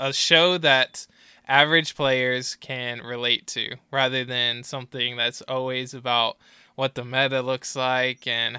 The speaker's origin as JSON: {"language": "English", "town": "Daytona Beach", "region": "Florida", "country": "United States", "tie": "born or raised there", "also_born_or_lived": "Orlando, Florida", "lives_now": "LaGrange, United States", "said": "I live in LaGrange, Georgia, so a very small town compared to where I was born in Orlando, Florida, and where I grew up in Daytona."}